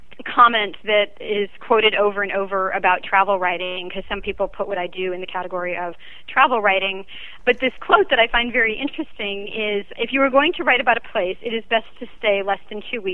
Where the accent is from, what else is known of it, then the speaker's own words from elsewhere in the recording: the West, United States; I spent my childhood going around to all the national parks in the West. I grew up in the West.